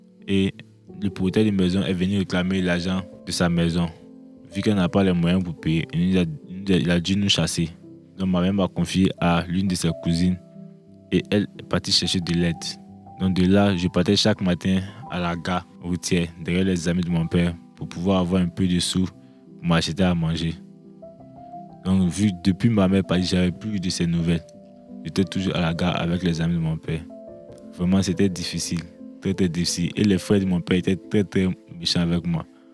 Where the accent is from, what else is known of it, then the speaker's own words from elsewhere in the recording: Bouaké, Vallée du Bandama, Côte d’Ivoire; Je viens de la Côte d'Ivoire, précisément de la ville de Boaké. La langue officielle de la Côte d'Ivoire, c'est le français. Et nous avons d'autres langues maternelles, comme le djoula, le bété, etc.